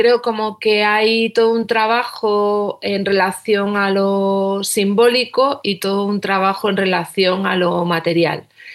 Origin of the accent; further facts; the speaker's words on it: L'Hospitalet de Llobregat, Catalonia, Spain; Hace 20 años estudiamos Bellas Artes, crecimos en Hospitalet y queríamos poder trabajar al servicio del territorio que habitábamos.